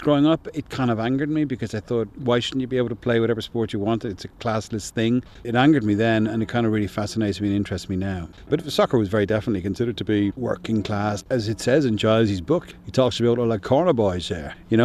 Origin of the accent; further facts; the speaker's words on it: Dublin, Leinster, Ireland; when I was growing up in Dublin in the 1970s and 1980s.